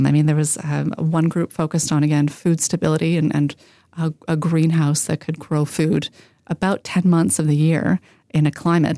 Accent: Ottawa, Ontario, Canada; I grew up in Ottawa, but my parents were teachers and academics, so we had summers off. And my mom was from Cape Breton, so we spent most of our summers in Cape Breton.

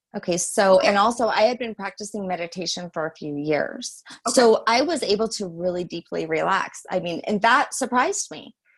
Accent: New Orleans, Louisiana, United States; because I am from New Orleans, Louisiana.

